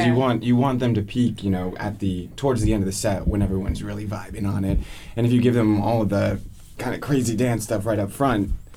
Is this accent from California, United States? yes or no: yes; California, United States; Well, we're from the Bay. Half of us are from San Francisco and half of us are from Oakland.